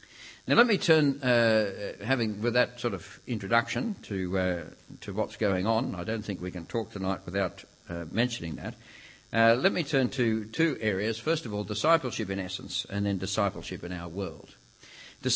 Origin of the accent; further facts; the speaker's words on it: Australia; It's not as though we're Australian and that's all there is to it.